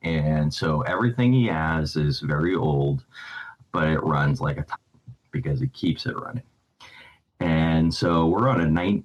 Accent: Springfield, Illinois, United States; So I grew up in Springfield, Illinois. So smaller metropolitan area, but I wasn't raised on a farm.

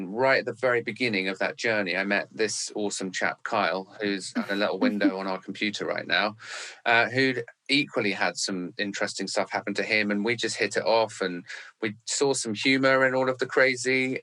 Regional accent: United Kingdom; moved away as an adult; now in Los Angeles, United States; The short version of the story is I'm British, because you can hear that in the way I speak. I moved to LA 6 years ago.

